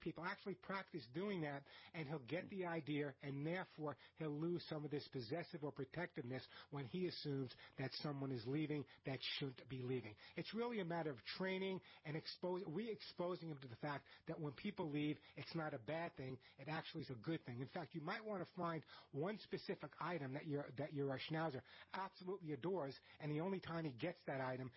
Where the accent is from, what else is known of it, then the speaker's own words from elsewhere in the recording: Long Island, New York, United States; even though I grew up on Long Island, really near the beach